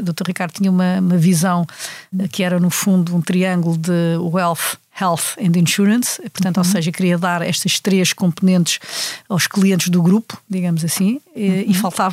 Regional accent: Setúbal, Portugal; Bom, eu cresci em Setúbal, uma cidade industrial

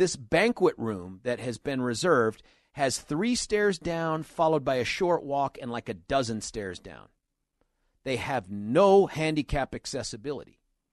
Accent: United States; it's offensive to me as an American.

